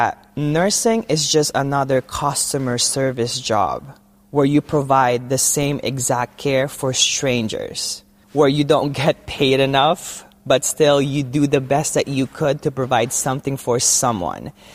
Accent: Philippines; As Filipino, we have to break our our tradition and the cycle that we grew up in the Philippines or in our culture.

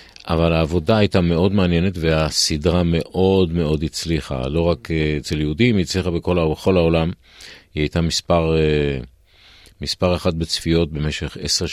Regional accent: Kiryat Tivon, Northern District, Israel; also born or lived in Petah Tikva; אני נולדתי פתח תקווה, בגיל 10 בערך עברתי לגור בקריית טבעון, ואז עברתי ללמוד בישיבה תיכונית בנחלים

